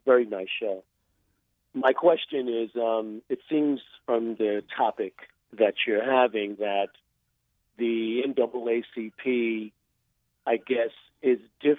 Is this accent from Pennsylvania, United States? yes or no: no; Brooklyn, New York, United States; I mean, I am from Brooklyn, as you know